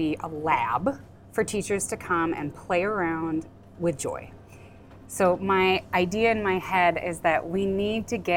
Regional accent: Valley City, North Dakota, United States; When I think about growing up, I grew up in Valley City, North Dakota.

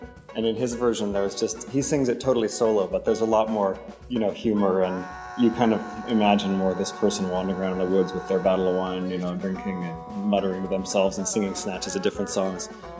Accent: Brattleboro, Vermont, United States; I was born and raised in Brattleboro and, you know, spent time all over New England growing up, touring around with my family

